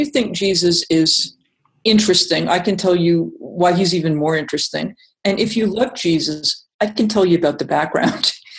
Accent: Massachusetts, United States; I'm from Massachusetts. I learned all about the Pilgrims and how splendid they were

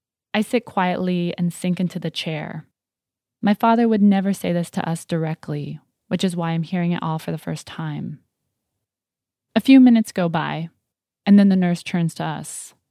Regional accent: Ohio, United States; I'm on my way back to my hometown in Ohio.

